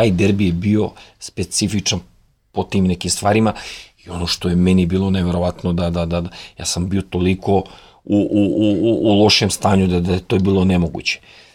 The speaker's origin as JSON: {"language": "Serbian", "region": "Belgrade", "country": "Serbia", "said": "Ja sam rođen u Beogradu, ja sam Beograđan."}